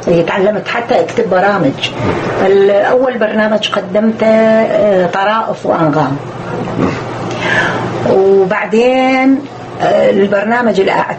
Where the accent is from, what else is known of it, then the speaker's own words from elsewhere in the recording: Baghdad, Baghdad Governorate, Iraq; born there; لا، مسقط راسي بغداد.